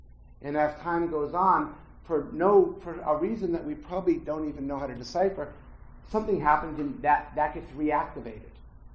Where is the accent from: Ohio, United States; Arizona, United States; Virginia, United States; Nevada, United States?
Virginia, United States; Norfolk; born there; I know I was born in Norfolk, Virginia.